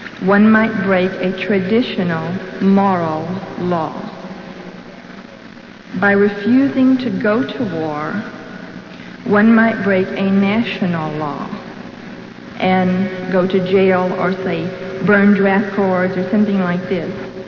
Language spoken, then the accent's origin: English; Texas, United States; now in Santa Barbara, United States; I was raised in Texas, and I've recently moved to Santa Barbara.